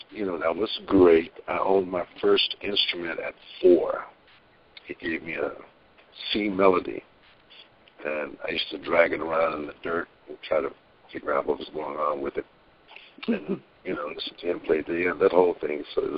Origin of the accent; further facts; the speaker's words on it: New Mexico, United States; Now, I'm from New Mexico, so there are a lot of small towns, communities around New Mexico.